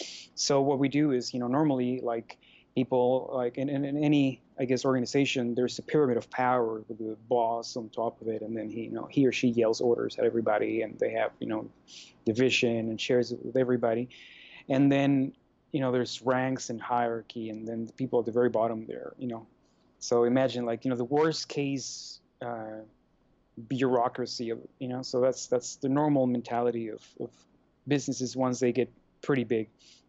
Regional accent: Mexico; I mean, I am from Mexico, so I understand.

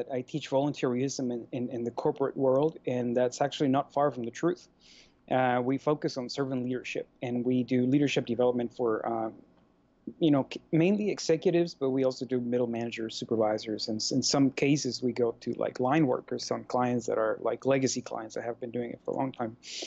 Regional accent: Mexico; I mean, I am from Mexico, so I understand.

